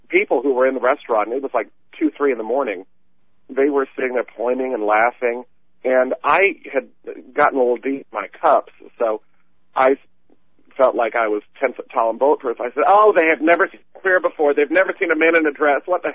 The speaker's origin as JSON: {"language": "English", "town": "Fort Wayne", "region": "Indiana", "country": "United States", "tie": "born or raised there", "also_born_or_lived": "Hendersonville, Tennessee", "said": "I grew up in Fort Wayne, and then we moved down to Tennessee, Hendersonville, Tennessee. We lived there for a year, and then moved back up"}